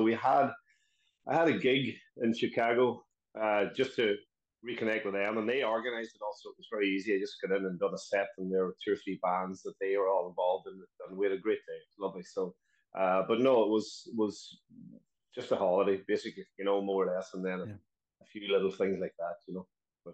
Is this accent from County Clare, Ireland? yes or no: no; Lifford, County Donegal, Ireland; And I grew up in Lifford. And Lifford is in Donegal on the Republic of Ireland side.